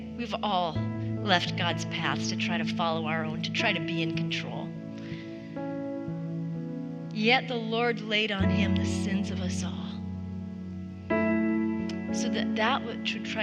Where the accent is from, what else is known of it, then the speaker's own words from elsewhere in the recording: Ireland; I'm an Irish girl